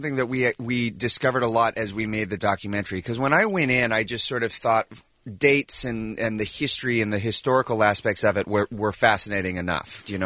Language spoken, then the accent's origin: English; Sacramento, California, United States; Yeah, so I grew up in Sacramento where Tower was founded